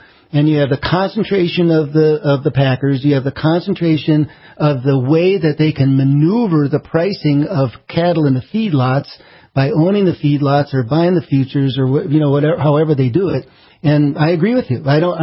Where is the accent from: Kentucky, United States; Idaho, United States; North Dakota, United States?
North Dakota, United States; Bismarck; Bismarck is my hometown, and I always know it's just a little warmer in Bismarck all the time.